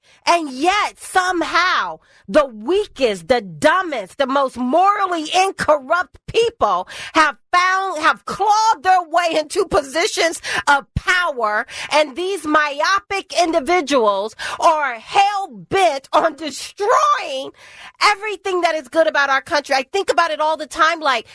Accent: Deep South, United States; I grew up in the Deep South. I have the blood of slaves coursing through my veins.

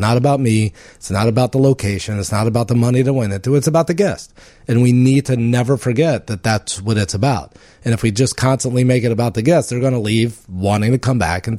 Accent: Baltimore, Maryland, United States; I had never really been to a Culver's, because I'm from Baltimore.

